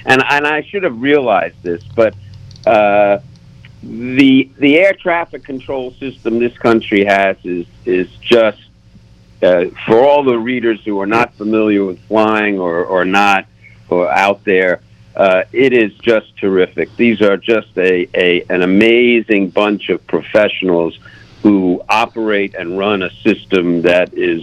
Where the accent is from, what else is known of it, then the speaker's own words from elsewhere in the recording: Los Angeles, California, United States; I said, "Well, I'm from Los Angeles. It's the first time here."